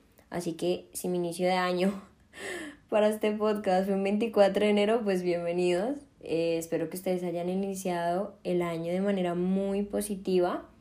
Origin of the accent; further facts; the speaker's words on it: Colombia; moved away; Yo vengo de Colombia, de un país donde el inicio de curso, o sea, de colegio, es en enero.